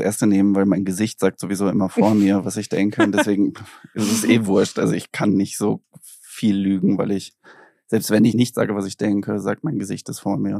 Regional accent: Germany; now in Austria; Als Deutscher, der nach Österreich gezogen ist, müsste ich jetzt

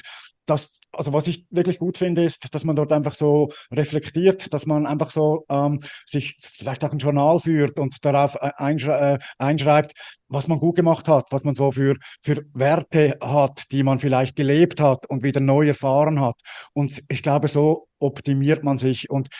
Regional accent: Switzerland; Ich bin ja als Schweizer

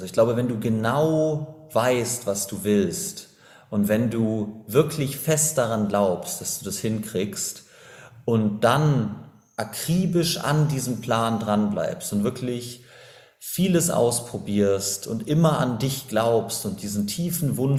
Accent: Kempten, Bavaria, Germany; Ich komme gebürtig aus Kempten im Allgäu, aus einem kleinen Dorf in Bayern und habe da irgendwie immer das Gefühl gehabt, ich gehöre da nicht so ganz hin.

